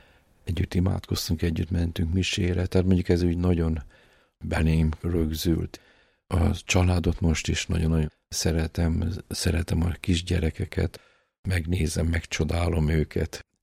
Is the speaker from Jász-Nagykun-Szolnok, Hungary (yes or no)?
no; Budapest, Hungary; Várban nőttünk föl.